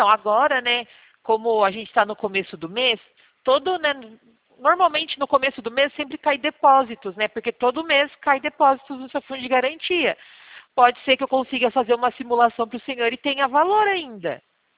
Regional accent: Sorocaba, São Paulo, Brazil; Eu sou daqui de Sorocaba.

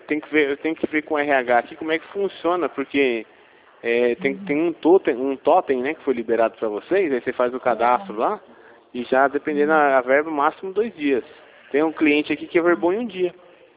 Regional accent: Campinas, São Paulo, Brazil; sou de Campinas.

